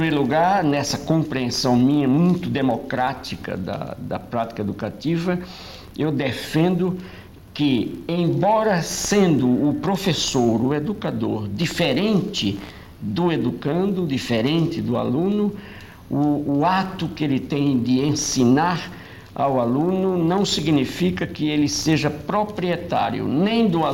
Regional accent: Northeast Region, Brazil; A água morna do mar no Nordeste brasileiro, que é de onde eu venho

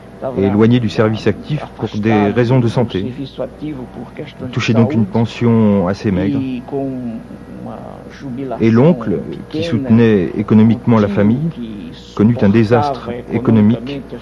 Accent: Recife, Pernambuco, Brazil; Nous avons habité la maison où je suis né, à Recife, jusqu'à mes 11 ans, à peu près.

